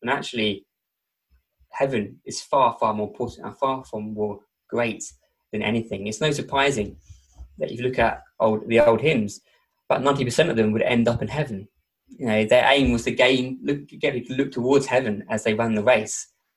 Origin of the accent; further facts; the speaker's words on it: Medway, South East England, United Kingdom; now in Essex, United Kingdom; I come from Medway in Kent originally. That's where my family are